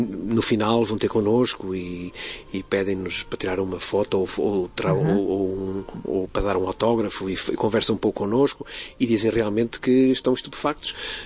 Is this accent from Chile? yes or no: no; Trás-os-Montes, Portugal; Eu sou transmontano, tinha vindo para o Porto estudar.